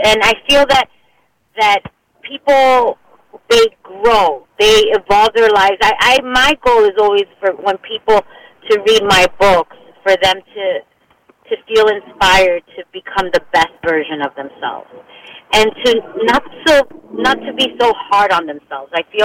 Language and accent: English; Miami, Florida, United States; And it's interesting because I was raised in Miami. Obviously, Miami is, like, not part of the U.S., I feel. but I didn't have an education in Spanish.